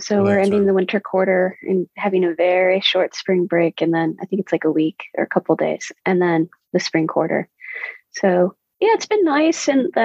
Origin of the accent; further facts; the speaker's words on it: California, United States; I grew up in California. We don't talk about the weather that much here.